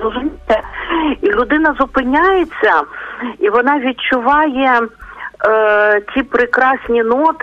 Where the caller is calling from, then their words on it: Lviv, Lviv Oblast, Ukraine; Сьогодні у нас сонечко, я зі Львова